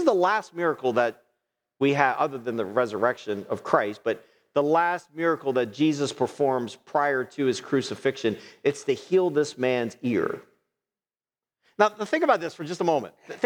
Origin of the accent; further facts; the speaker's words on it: United States; But as an American, we don't think about this.